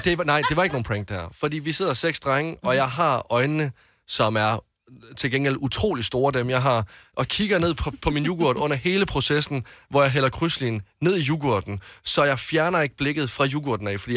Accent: Varde, Region of Southern Denmark, Denmark; Da jeg gik på handelsskolen hjemme i Varde

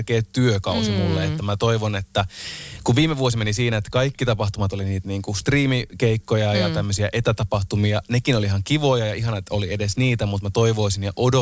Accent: Oulunsalo, North Ostrobothnia, Finland; Mä oon syntynyt Oulussa on syntynyt, mutta asuttiin sitten Oulun Salossa, joka oli siis pienehkö kunta siinä heti kyljessä.

